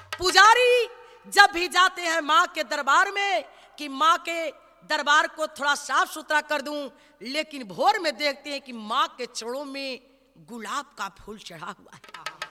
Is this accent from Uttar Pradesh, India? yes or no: yes; Uttar Pradesh, India; गाजीपुर जिले के ही रहने वाली हूँ